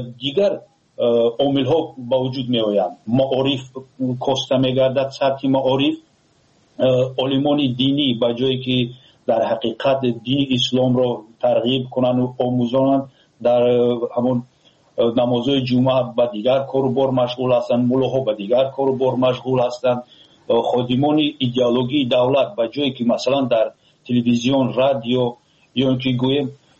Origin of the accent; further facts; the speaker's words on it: Tajikistan; فخر کنند تاجیکان که ما تاجیک هستیم